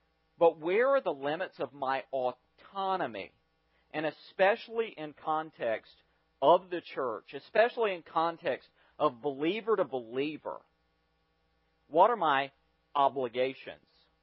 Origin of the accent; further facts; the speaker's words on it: the South, United States; because I'm a Southerner